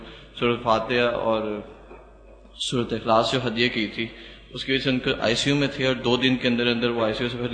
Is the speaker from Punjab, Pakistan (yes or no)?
yes; Lahore, Punjab, Pakistan; لاہور سے تعلق ہے.